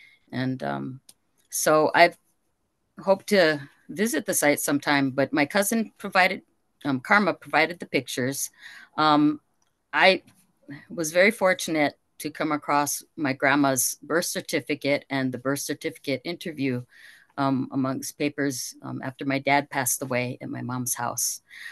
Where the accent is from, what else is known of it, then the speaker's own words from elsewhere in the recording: Hawaii, United States; now in Los Angeles, United States; our roots are from, is from the Big Island. I was born and raised in Oahu, but then I also lived on the mainland and now I've been in LA and that's where I am for a long time.